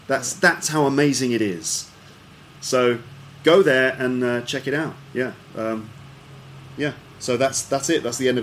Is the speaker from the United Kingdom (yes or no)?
yes; England, United Kingdom; So, you know, I think probably us Europeans or us English, you know, when we go there, we're terribly English.